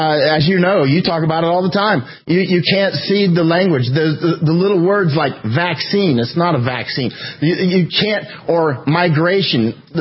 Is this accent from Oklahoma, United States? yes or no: no; Florida, United States; So although I'm American, I've lived all over the United States. I went to school in California. I grew up in Florida